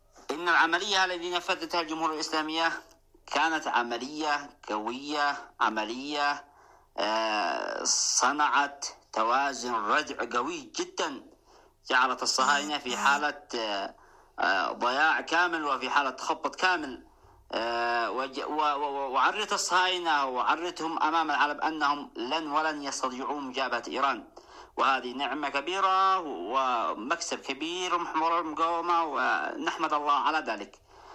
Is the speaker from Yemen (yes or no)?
yes; Yemen; نحن هنا من اليمن